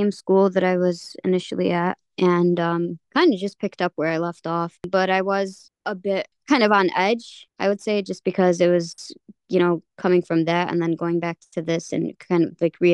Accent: United States; they were asking me who I am and just very amazed that I was from America.

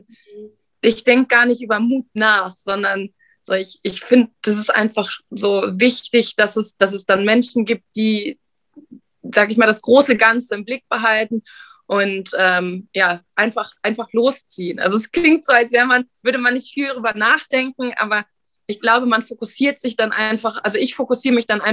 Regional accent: Berlin, Germany; ich bin in Berlin aufgewachsen, ich bin in Neukölln aufgewachsen und wir hatten nicht viel.

